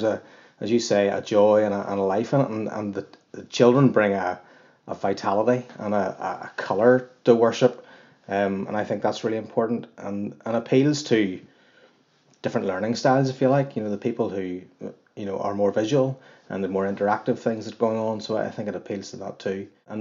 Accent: Belfast, Northern Ireland, United Kingdom; I'm from Belfast, married to Kerry, I've got three girls. I'm a teacher and I grew up in Belmont Presbyterian

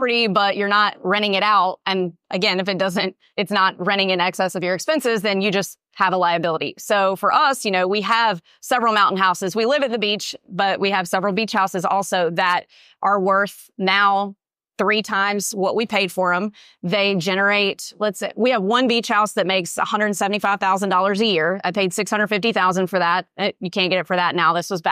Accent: Mississippi, United States; I'm from North Mississippi, so I've vacationed in the Smokies my whole life.

